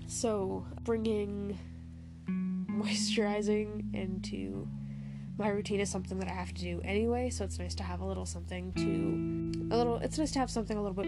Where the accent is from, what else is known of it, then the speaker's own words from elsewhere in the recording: Canada; It's a Canadian subscription box, and I'm Canadian, so that is awesome.